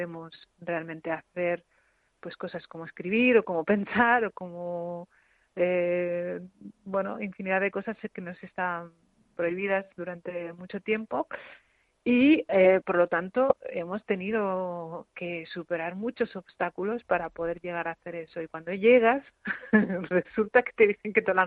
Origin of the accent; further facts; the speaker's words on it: Rif, Morocco; nosotros venimos de una zona de Marruecos que es el Rif, uh-huh, donde se habla una lengua que es el amazic, en su variante rifeña, que es una lengua de transmisión oral.